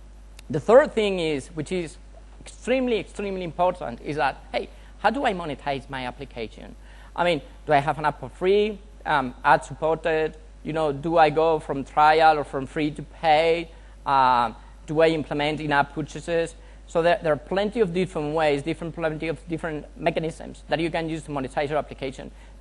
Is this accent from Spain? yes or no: yes; Spain; I'm from Spain.